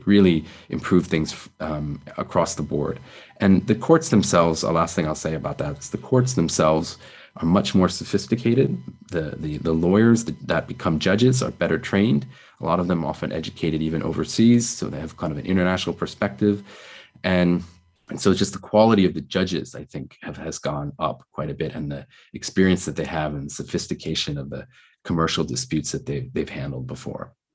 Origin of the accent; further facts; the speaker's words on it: United States; because I can say that I'm an American.